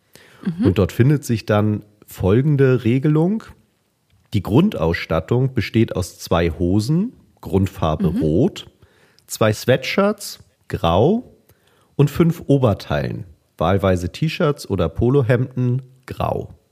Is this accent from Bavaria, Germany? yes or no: no; Hamburg, Germany; Ich als Hamburger weiß natürlich, dass die Rothosen die Spieler des HSV hier aus Hamburg sind.